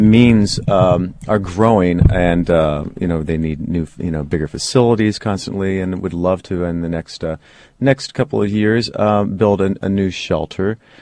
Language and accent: English; Broadlands, Illinois, United States; I consider Champaign, Urbana, you know, my hometown, the whole community, originally from Broadlands, that's the address.